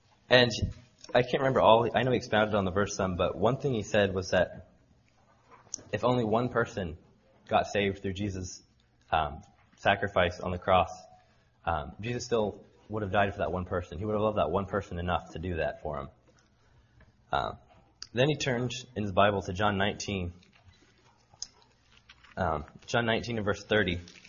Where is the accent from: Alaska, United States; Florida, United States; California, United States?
Alaska, United States; Anchorage; born there; I was born in Anchorage, Alaska in 1992, the youngest of eight kids, so I have four older brothers and three older sisters.